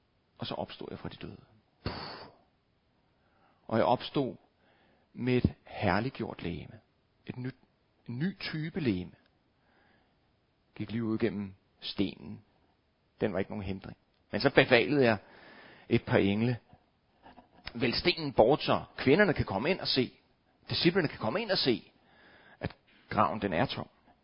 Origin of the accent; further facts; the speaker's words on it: Copenhagen, Capital Region of Denmark, Denmark; Jeg er vokset op herinde i København og bor nu på Vestjylland med mine tre børn.